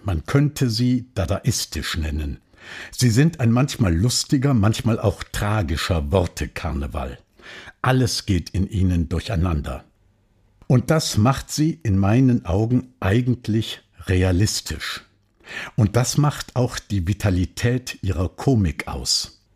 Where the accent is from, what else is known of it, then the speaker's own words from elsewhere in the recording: Rhineland, Germany; Ich als Rheinländer war mehr für den ersten FC Köln, ebenfalls aus Lokalpatriotismus.